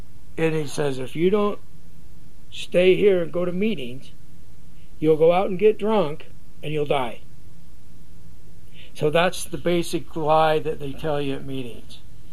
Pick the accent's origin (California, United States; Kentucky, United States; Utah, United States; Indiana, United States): Utah, United States; Springville; just walked out of an AA meeting in Springville, Utah. That's where I grew up. And that's my hometown.